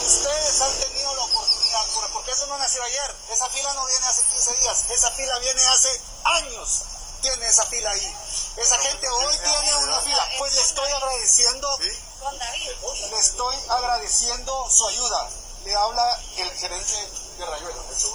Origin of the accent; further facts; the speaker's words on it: Guatemala; para que nosotros como guatemaltecos